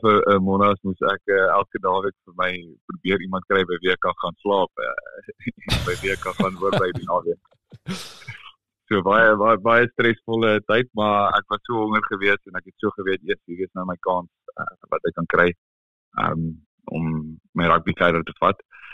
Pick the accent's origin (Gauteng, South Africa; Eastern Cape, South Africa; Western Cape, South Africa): Gauteng, South Africa; Pretoria; so ek het eindelijk groot geword in Pretoria, en meeste van my jare in Pretoria spandeer, en al groot geword in Swaan